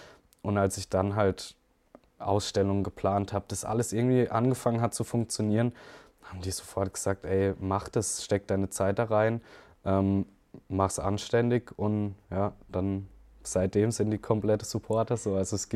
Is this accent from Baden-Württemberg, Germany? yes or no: yes; Baden-Württemberg, Germany; ich bin direkt am Fuß vom Schwarzwald quasi aufgewachsen. Hinter meinem Haus geht's berghoch oder hinter dem Haus von meinen Eltern.